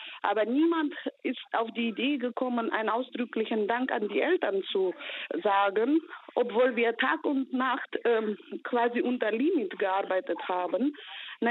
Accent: Georgia; Also ich komme aus Georgien, deshalb meine Mutter lebt in Georgien.

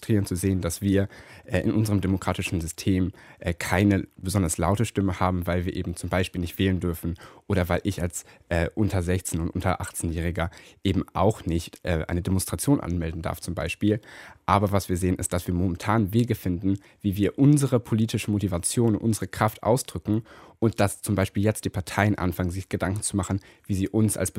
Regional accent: Göttingen, Lower Saxony, Germany; das könnte man ja mal in Göttingen machen, in meiner Heimatstadt

